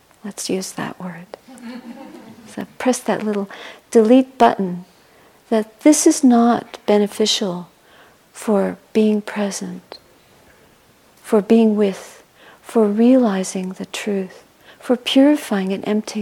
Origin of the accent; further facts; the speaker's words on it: Canada; I'm 61 and a half, and I'm Canadian